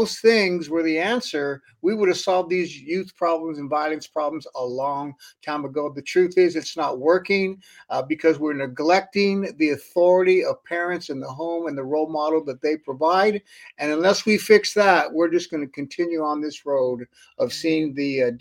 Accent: Los Angeles, California, United States; I grew up in Northeast Los Angeles.

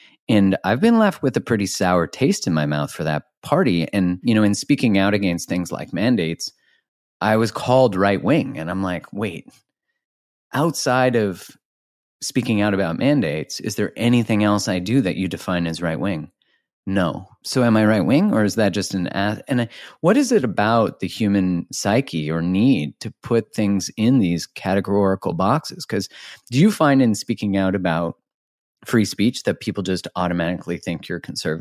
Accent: Canada; I'm Canadian

